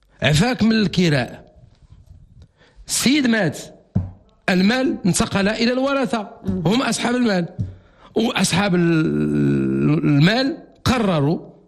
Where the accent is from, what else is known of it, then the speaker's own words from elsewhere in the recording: Morocco; كنقول عندنا في المغرب سيدي عندنا في المغرب